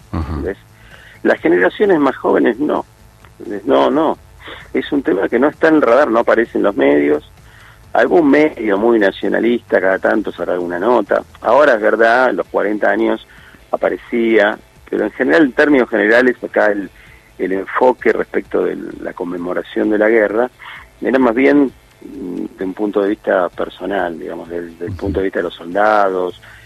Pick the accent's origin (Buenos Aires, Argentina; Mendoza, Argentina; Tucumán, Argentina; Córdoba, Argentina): Buenos Aires, Argentina; Yo soy de Buenos Aires, capital.